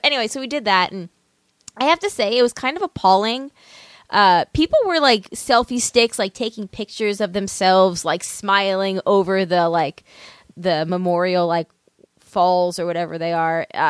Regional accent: Long Island, New York, United States; I grew up on Long Island, and I went to see the tree every year, and I love seeing that freaking tree.

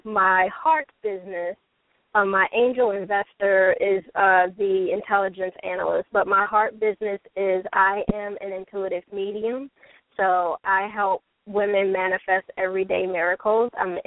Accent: Baltimore, Maryland, United States; born there; I was born in Baltimore

